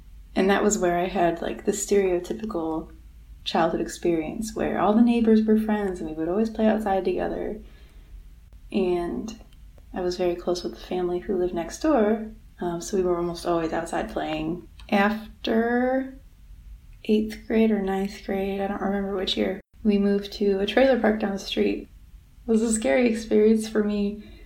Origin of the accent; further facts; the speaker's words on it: Highland Township, Michigan, United States; also born or lived in Pontiac; I grew up in a few different towns. I was born in Pontiac, but I was raised partially in Highland Township. It was very rural.